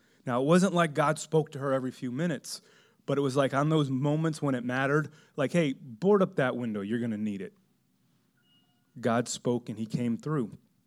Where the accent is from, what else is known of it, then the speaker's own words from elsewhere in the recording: Miami, Florida, United States; But I am from Miami, so anything below 70 is cold to me.